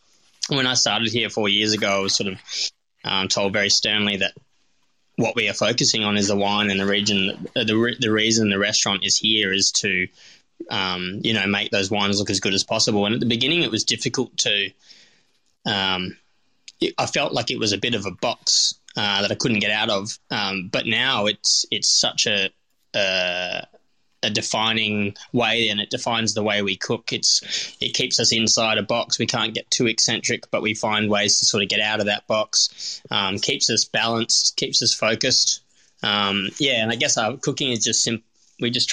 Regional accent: North Fremantle, Western Australia, Australia; I grew up in North Fremantle.

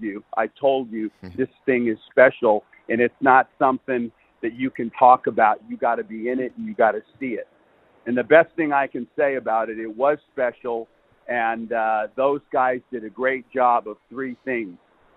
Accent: Australia; as an Australian viewer, it's a piece that the national teams never had.

